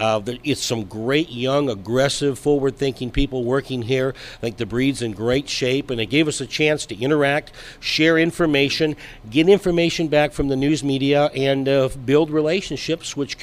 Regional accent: South Dakota, United States; going back to when I was growing up in South Dakota

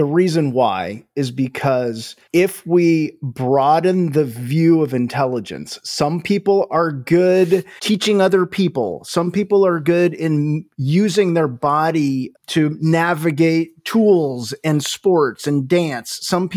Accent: California, United States; So I grew up in Northern California.

